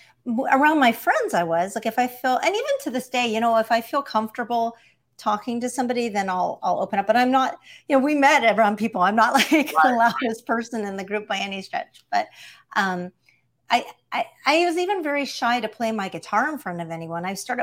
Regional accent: Texas, United States; also born or lived in Canada; now in Los Angeles, United States; Well, I grew up in, I was born in Canada and raised in Texas.

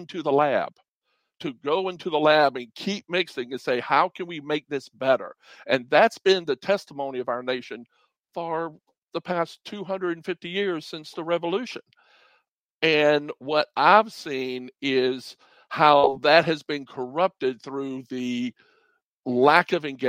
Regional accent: South Carolina, United States; I grew up here in South Carolina on a farm, and I grew up at a time when Jim Crow was still in place.

